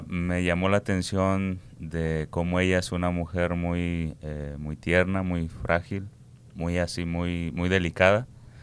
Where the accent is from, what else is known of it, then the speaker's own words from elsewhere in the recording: Puebla, Mexico; now in Denver, United States; Bueno, yo soy de Puebla, el estado de Puebla, México. De ahí venimos.